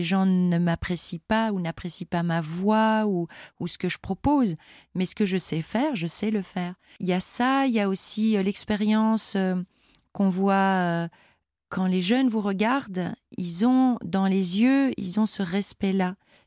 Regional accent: Belgium; je suis métisse, français, portugais, il veut pas de ma belgitude lui non plus

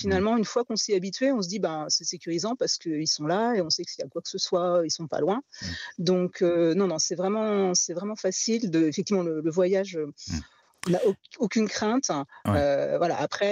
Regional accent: France; en tant que Français

